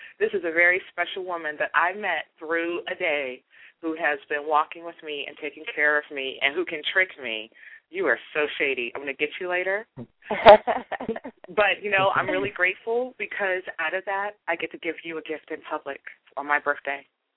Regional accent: Washington, District of Columbia, United States; born there; I was born in Washington, D.C.

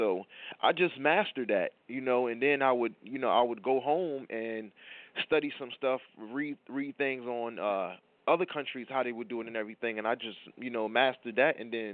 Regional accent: Newark, New Jersey, United States; now in Dover, United States; I'm from Ivy Hill Apartments, Newark, New Jersey.

